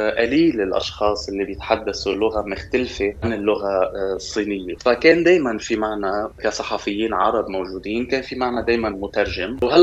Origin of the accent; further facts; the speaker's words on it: Lebanon; بدنا نقول إنه موجود كمان بلبنان ونحن معروفين فيه كلبنانيين